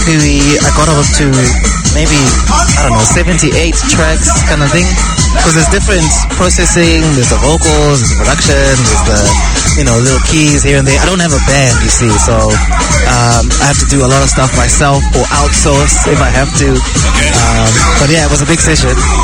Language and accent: English; Redcliffe, Midlands, Zimbabwe; now in Wellington, New Zealand; I'm from Zimbabwe. Redcliffe, born and raised. Well, Cherubi born, Redcliffe raised.